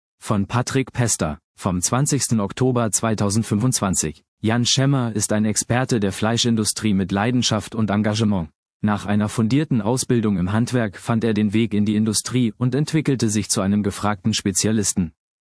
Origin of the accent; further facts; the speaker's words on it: Baden-Württemberg, Germany; Ich bin im Südschwarzwald aufgewachsen, wo Tradition und Qualität großgeschrieben werden.